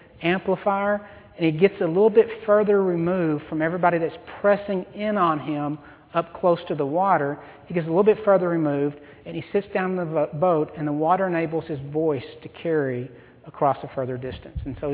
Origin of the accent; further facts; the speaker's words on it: Arkansas, United States; well, first of all, I'm from Arkansas